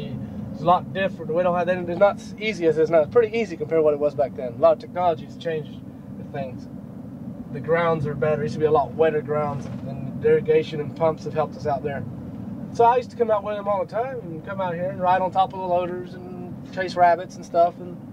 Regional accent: Bridgeport, Connecticut, United States; born there; I was born over in Bridgeport. Then he came over, somehow we got down in South Bay

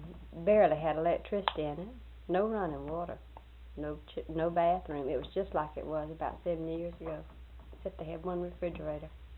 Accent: Waldo, United States; because they knew that I was raised in Waldo.

